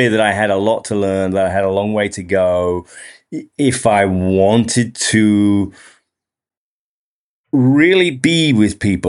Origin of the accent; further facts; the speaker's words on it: England, United Kingdom; moved away as an adult; now in United States; you may already have spotted I have an accent. You know, I'm English, an Englishman living abroad here in upstate New York, been here for 25 years.